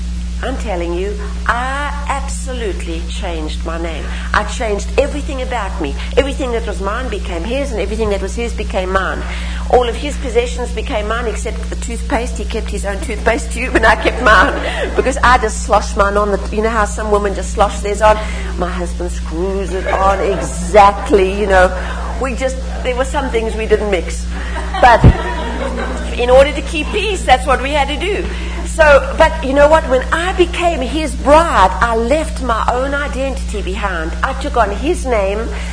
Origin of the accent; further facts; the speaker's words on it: East London, Eastern Cape, South Africa; I was born in East London, which is right on the east coast of South Africa